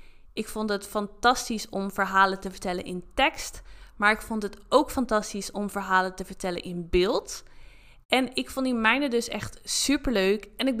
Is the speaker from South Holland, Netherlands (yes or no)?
yes; Katwijk, South Holland, Netherlands; born there; ik ben geboren in Katwijk, aan het strand, waar ik ook veel te vinden was